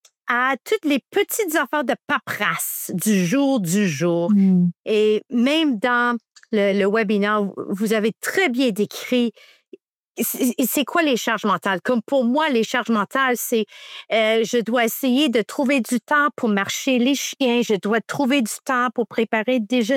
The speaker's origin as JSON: {"language": "French", "town": "Hamilton", "region": "Ontario", "country": "Canada", "said": "je suis de Hamilton, Ontario."}